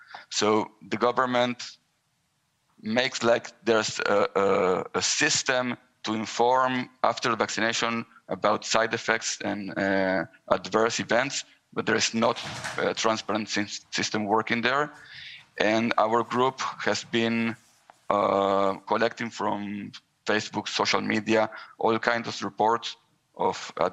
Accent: Israel; I'm from Israel

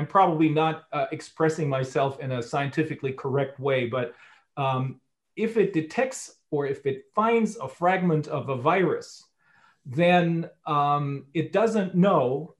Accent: Bremen, Germany; My sister is a nurse in one of the major hospitals in my hometown of Bremen.

